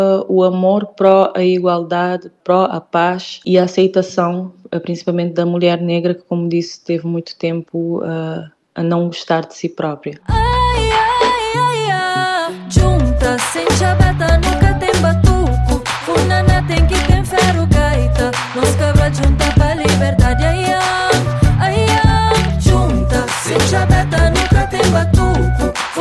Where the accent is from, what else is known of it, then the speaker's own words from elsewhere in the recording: Cape Verde; now in Portugal; porque agora eu vivo em Portugal, não é? Eu nasci e cresci em Cabo Verde e lá não sentia tanto essa necessidade dessa representatividade, porque eu estava em África